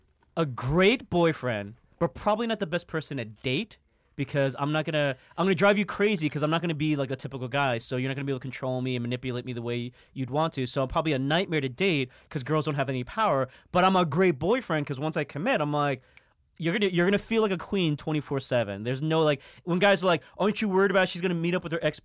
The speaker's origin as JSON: {"language": "English", "town": "Harlem", "region": "New York", "country": "United States", "tie": "born or raised there", "said": "maybe because I grew up in Harlem"}